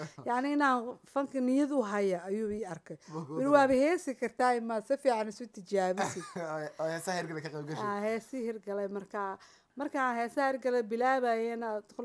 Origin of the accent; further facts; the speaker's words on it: Burao, Togdheer, Somalia; also born or lived in Mogadishu; waxaan ku dhashay xamar yaraantaydii intii hore ogaa waxaan kusoo barbaaray burco kadibna xamar baan kusoo noqday